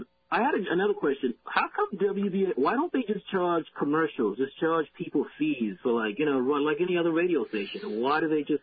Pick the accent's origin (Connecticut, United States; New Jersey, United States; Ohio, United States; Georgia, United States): New Jersey, United States; now in Jackson, United States; I'm in Mississippi today. I'm in Jackson, Mississippi. I'm from New Jersey, but I'm in Mississippi.